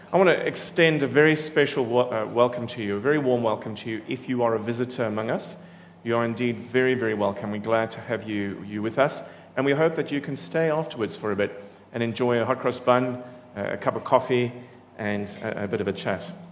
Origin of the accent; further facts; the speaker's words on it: Cape Town, Western Cape, South Africa; accent: Cape Town; If you're a visitor among us and you're wondering about my accent, it actually comes from Cape Town.